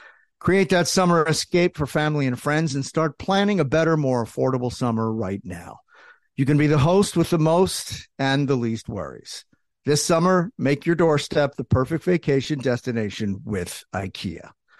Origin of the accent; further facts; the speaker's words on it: New Jersey, United States; I'm from Jersey. Everybody has. We're all crime families up there.